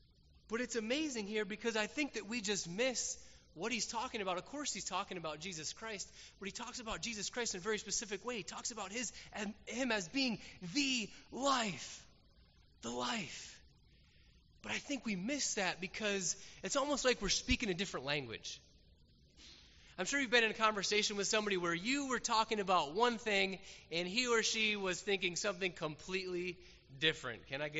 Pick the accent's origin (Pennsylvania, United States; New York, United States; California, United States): New York, United States; And they get to me, and I'm like, oh, I'm from New York.